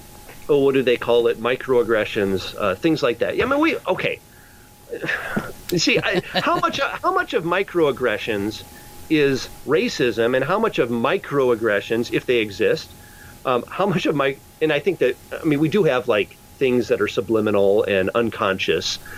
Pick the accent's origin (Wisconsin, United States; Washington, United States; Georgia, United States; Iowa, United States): Wisconsin, United States; also born or lived in Kansas; I grew up mostly in Wisconsin, somewhat in Kansas.